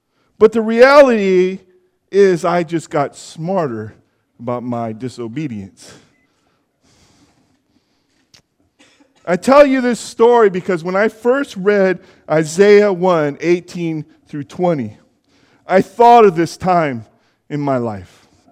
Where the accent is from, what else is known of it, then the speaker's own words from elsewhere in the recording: Jackson, California, United States; I grew up in Jackson, California. We lived in this old house, and it had this big staircase on the back porch.